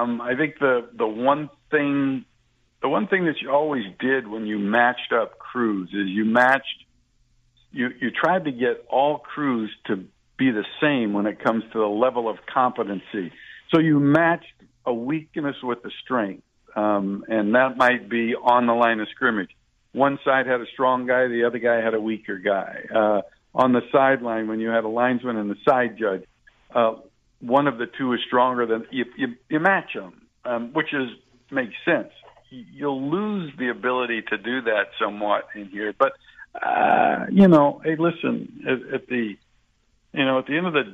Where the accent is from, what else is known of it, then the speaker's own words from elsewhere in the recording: West Coast, United States; I think you're talking here to a person that's biased because I grew up on the West Coast